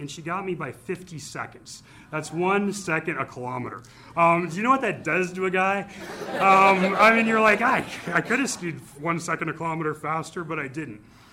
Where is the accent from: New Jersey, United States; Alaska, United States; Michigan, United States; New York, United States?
Alaska, United States; Fairbanks; We grew up in Fairbanks, and she kind of took the state by storm